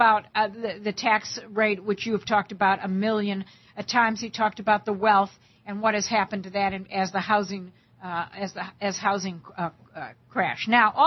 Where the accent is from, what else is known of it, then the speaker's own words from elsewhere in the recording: Cleveland, Ohio, United States; in the great state of Ohio, in my hometown of Cleveland.